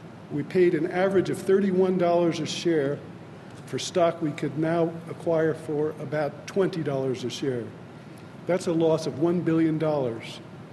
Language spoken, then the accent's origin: English; Williamstown, Massachusetts, United States; from Williamstown, Massachusetts.